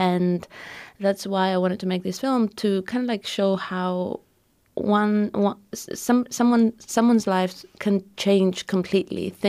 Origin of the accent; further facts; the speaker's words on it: Greece; now in United States; Well, I am originally from Greece, and I was here. I live in the Bay Area